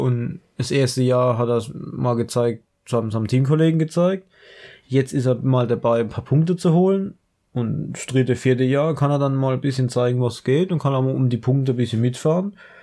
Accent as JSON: {"language": "German", "country": "Germany", "said": "Ich bin Deutscher"}